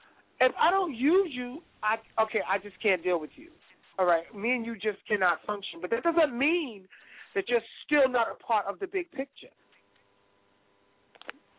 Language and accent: English; New York, United States; I was from New York, and I was going to stand up for mine.